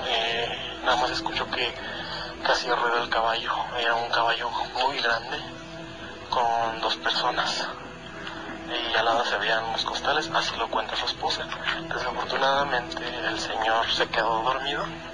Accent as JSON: {"language": "Spanish", "town": "Cuanajo", "region": "Michoacán", "country": "Mexico", "tie": "born or raised there", "said": "yo soy originario acá de Michoacán, exactamente de Cuanajo, que queda aproximadamente a 15 minutos de Pátzcuaro."}